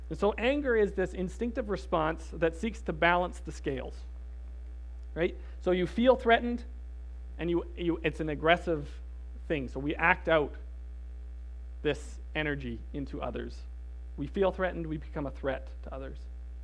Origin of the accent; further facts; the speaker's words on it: Alberta, Canada; I come from Alberta, so I'm used to the cold.